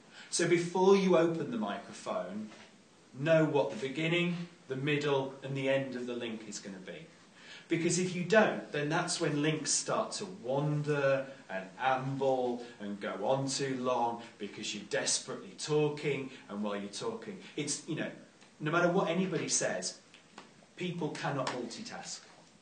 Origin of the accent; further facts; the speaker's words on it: Scunthorpe, Yorkshire and the Humber, United Kingdom; I'm from Scunthorpe.